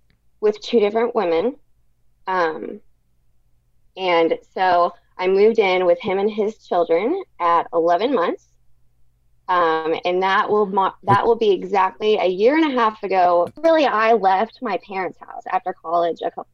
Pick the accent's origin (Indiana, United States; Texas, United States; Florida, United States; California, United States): Indiana, United States; I'm 25 and I'm from Indiana.